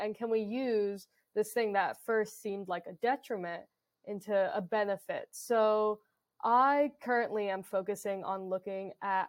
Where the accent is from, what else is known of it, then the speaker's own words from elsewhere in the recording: Florida, United States; I grew up in South Florida, so I kind of saw sargassum